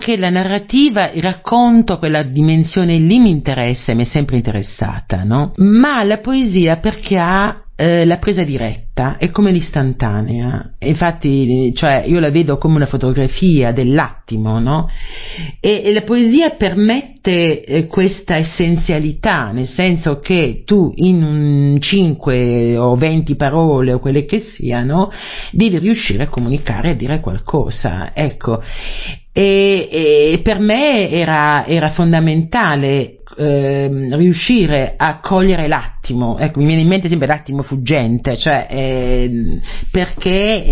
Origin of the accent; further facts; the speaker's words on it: Apulia, Italy; Io sono originaria della Puglia, quindi abitavo un primo piano di questo viale centrale, diciamo, della cittadina